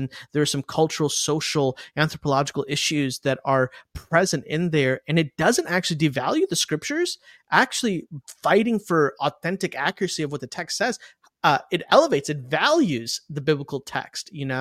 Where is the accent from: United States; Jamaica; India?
India; So I'm Indian, from India. It is not common, let me say it that way, to have an Indian who grew up in a Christian household.